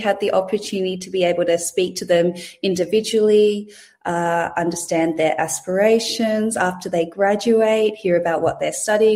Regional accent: Australia; As a Filipino born and raised in Australia, I really see myself as a bit of a bridge between Australia and the Philippines.

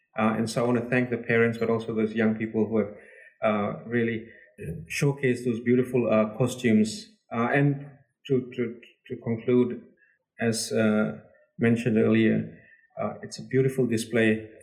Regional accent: Myanmar; I wanted to mention that I come from Burma, a country that is also very much impacted by war

